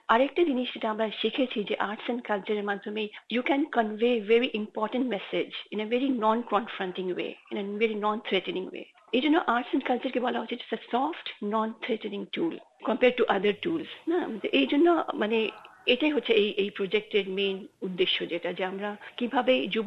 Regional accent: Bangladesh; কারণ আমি বাংলাদেশে বড় হয়েছি

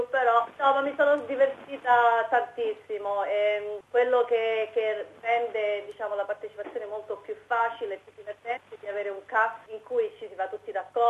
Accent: Sicily, Italy; riflette la mia giovinezza vissuta in Sicilia

